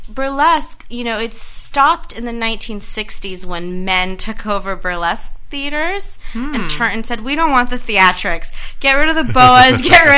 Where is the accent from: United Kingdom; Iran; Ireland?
Iran; also born or lived in United States; And we went back. And since I went back to Iran when I was like 11, I'd always like, I want to, you know, grow up and move back to America.